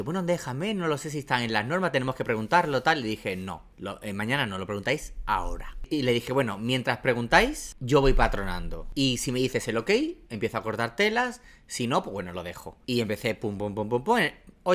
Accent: Seville, Andalusia, Spain; que lo utilicé para un bolo en Sevilla, además, porque era mi tierra, era como algo especial

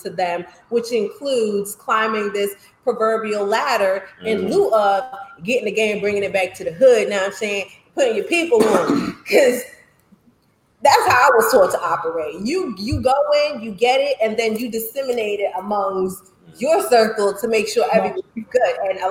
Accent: Jamaica; You know, I'm Jamaican, so, you know, the whole block could be, you'll get a beating from everybody.

